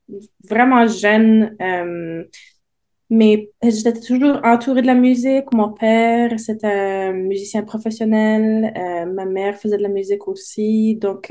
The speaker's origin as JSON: {"language": "French", "region": "Nova Scotia", "country": "Canada", "tie": "born or raised there", "said": "Puis j'ai un attachement très fort à la baie Sainte-Marie parce que c'est ça, c'est là où j'ai grandi et j'adore cet endroit-là."}